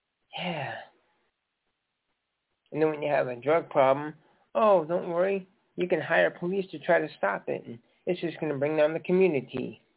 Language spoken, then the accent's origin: English; Durban, KwaZulu-Natal, South Africa; now in United States; Oh, ma'am, I'm an African-American. I'm from Durban, South Africa, so yes. And now I'm an American citizen, so yes.